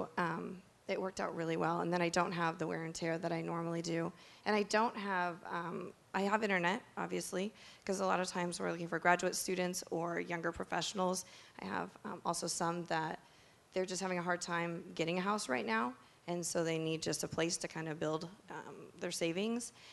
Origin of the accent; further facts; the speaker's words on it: Riverside, California, United States; I'm also from Riverside, and so we have a lot of universities.